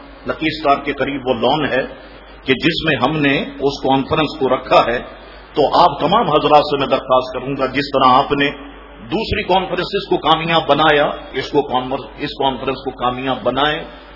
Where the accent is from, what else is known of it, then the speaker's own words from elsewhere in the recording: Karachi, Sindh, Pakistan; ہمارا شہر کراچی وہ واحد شہر ہے